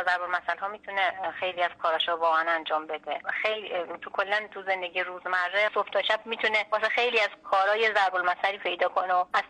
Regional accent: Iran; first language Azerbaijani; Persian is a second language

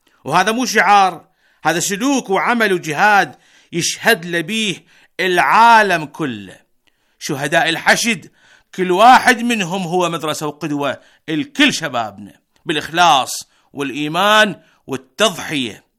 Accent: Iraq; وأكون منصف مع نفسي كعراقي وإياكم يا أهلي وأبناء بلدي وناسي وتاج راسي، أقول إحنا اليوم بالعراق

